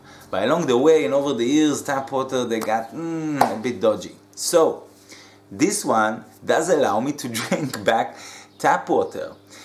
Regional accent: Israel; I'm from Israel

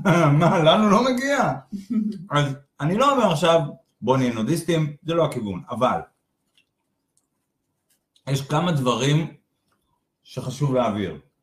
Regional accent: Givatayim, Tel Aviv District, Israel; זאת אומרת, גדלתי בשנים הראשונות לחיי, בגבעתיים

